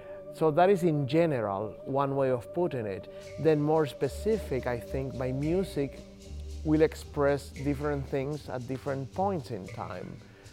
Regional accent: Puerto Rico; now in United States; the brightness of the memories of when I was growing up in Puerto Rico, but also the sort of gray tones that I have come to know and understand while living here in this part of New York State.

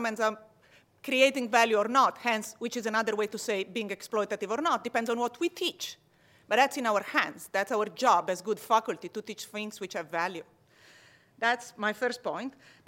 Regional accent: Italy; English is a second language; I was born and raised in Italy, as you probably will quickly hear from my accent.

